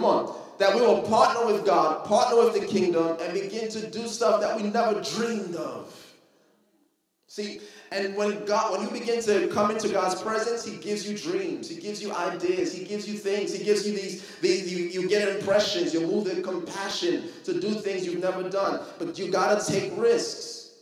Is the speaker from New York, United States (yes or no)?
yes; Brooklyn, New York, United States; Told her, I'm from Brooklyn.